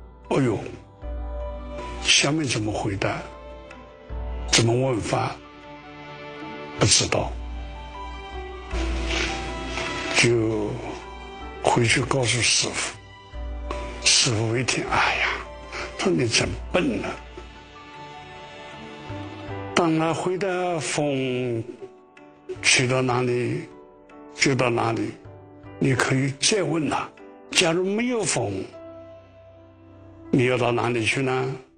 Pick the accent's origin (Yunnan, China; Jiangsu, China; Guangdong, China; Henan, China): Jiangsu, China; born there; 就拿我出生在江苏，江苏的丛林很多。